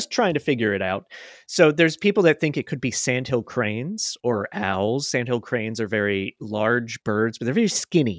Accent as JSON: {"language": "English", "region": "Florida", "country": "United States", "tie": "born or raised there", "said": "But anyway, so I grew up in Florida"}